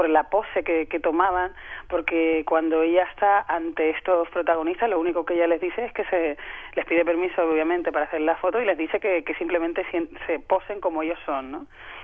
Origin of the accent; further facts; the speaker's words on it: Spain; Yo soy, sí, de Guinea Ecuatorial. Uh-huh. Y claro, o sea, criándome en España, yo nací en España y criándome en España